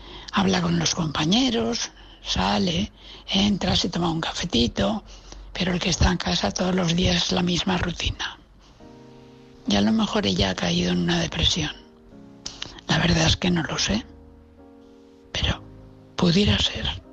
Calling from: Valencia, Valencian Community, Spain; de Valencia.

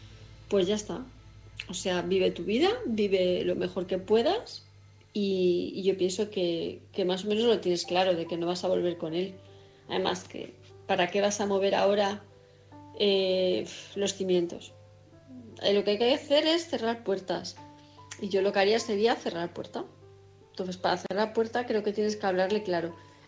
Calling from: Palma de Mallorca, Balearic Islands, Spain; de Palma de Mallorca.

